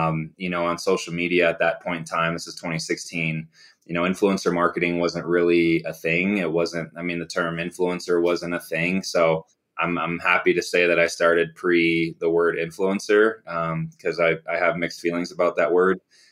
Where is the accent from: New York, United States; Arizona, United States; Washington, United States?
Arizona, United States; Phoenix; also born or lived in Chicago; I lived in Phoenix. I grew up in Phoenix, originally from Chicago.